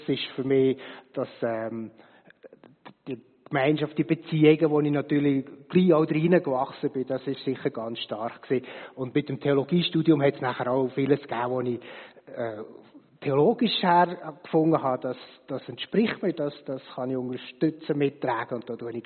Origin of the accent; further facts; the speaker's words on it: Rüthen, Solothurn, Switzerland; Genau, aufgewachsen bin ich in Rüthen, das ist in der Nähe von Solothurn. Mit vier Geschwistern auf einem kleinen Bauernhof